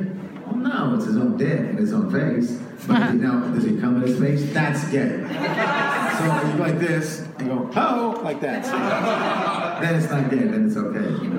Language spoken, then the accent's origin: English; New York, United States; I'm from New York originally.